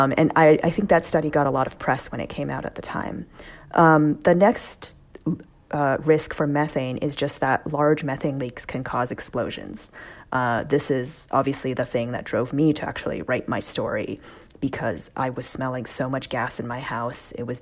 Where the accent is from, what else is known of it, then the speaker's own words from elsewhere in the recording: New York, United States; as a New Yorker, I'm in an apartment where I don't have a window in my kitchen